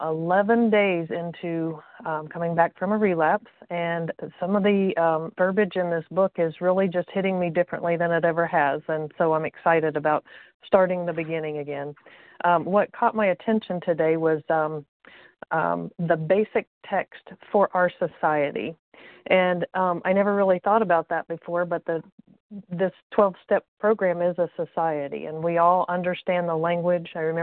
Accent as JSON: {"language": "English", "region": "Indiana", "country": "United States", "said": "I'm from Indiana."}